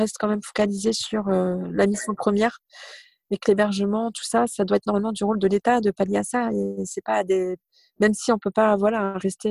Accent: Saint-Dizier, Grand Est, France; je suis née, j'ai grandi à Saint-Dizier, en Haute-Marne

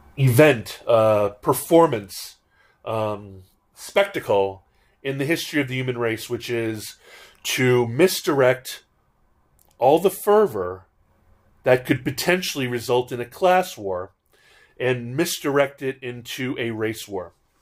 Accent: Hawaii, United States; I grew up in Hawaii, and Hawaii without mahus is not Hawaii.

